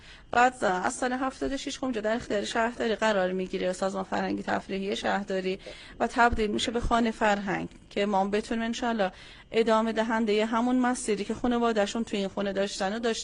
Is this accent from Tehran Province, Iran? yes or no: no; Isfahan, Iran; ما به عنوان یه اصفهانی مسئولیت سنگینی داریم